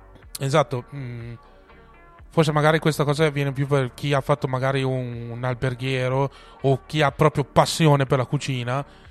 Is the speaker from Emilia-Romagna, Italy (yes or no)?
yes; Reggio Emilia, Emilia-Romagna, Italy; Quindi mi piace definirmi mezzo sangue, nel senso che non sono totalmente emiliano, ma sono un po' emiliano, un po' mantovano. Ecco. Comunque, avendo preso appieno le tradizioni da reggiano doc